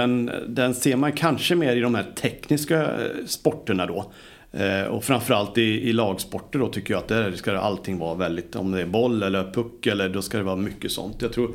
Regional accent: Sweden; moved away as an adult; när jag började hemma i Sverige, om man säger så, när jag började i USA så var det 98 då

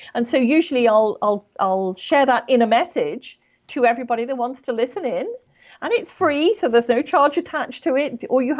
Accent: United Kingdom; now in Canada; I'm British, yes. And I only emphasize that because I live in Canada.

